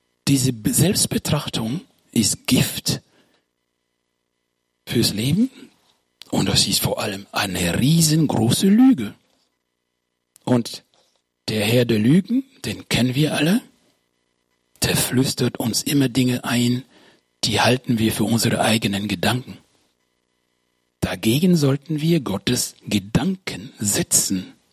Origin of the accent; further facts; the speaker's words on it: Münster, North Rhine-Westphalia, Germany; Ich komme aus Münster, das ist auch Deutschland.